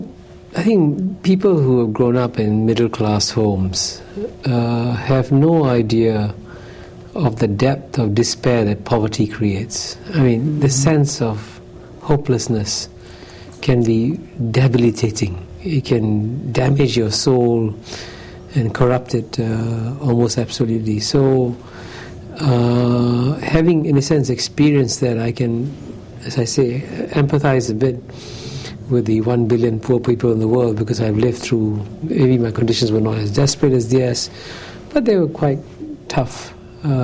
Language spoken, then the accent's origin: English; Singapore; I was born in Singapore in 1948. It was then a British colony, and it was then a typical poor developing country, and my family came from fairly modest circumstances.